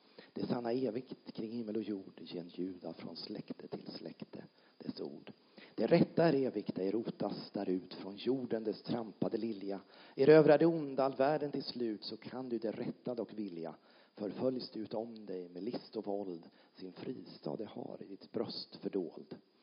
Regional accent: Ödeshög, Östergötland, Sweden; also born or lived in Motala; now in Norrköping, Sweden; Jag har ju jobbat i Linköping och bor i Norrköping. Jag är uppvuxen i Ödeshög i sydväst. Där med Rökstenen och Alvastra klosterruin. Jag har bott många år i Motala. Jag har gått på gymnasiet i Mjölby. Jobbat i Linköping och nu bor jag i Norrköping.

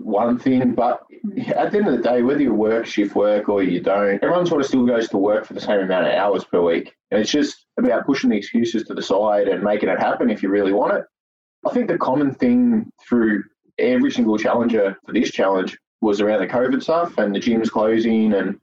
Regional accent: Melbourne, Victoria, Australia; I'm 30 years old. We're from Brookfield out in the western suburbs in Melbourne.

